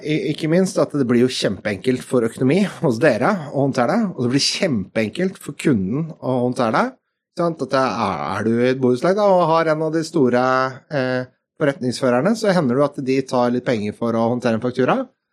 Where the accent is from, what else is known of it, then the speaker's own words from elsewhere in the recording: Østfold, Norway; jeg er fra Østfold, så det kunne vært verre